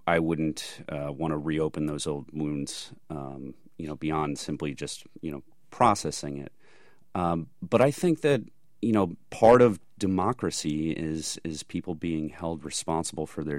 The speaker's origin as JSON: {"language": "English", "region": "New York", "country": "United States", "tie": "born or raised there", "said": "And being a New Yorker, you know, being 16 years old and able to see the smoke of the smoldering towers from my hometown"}